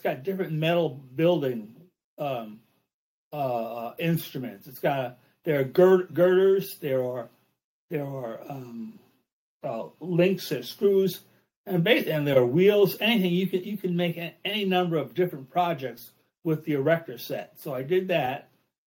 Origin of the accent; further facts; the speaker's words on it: White Plains, New York, United States; also born or lived in Brooklyn / Long Island / Bronx; Actually, I was born in Brooklyn, which is a borough of New York City. We when I was about 4 or 5, we moved to Long Island, and we were there for about 5 years, and then we moved to the Bronx for 3 years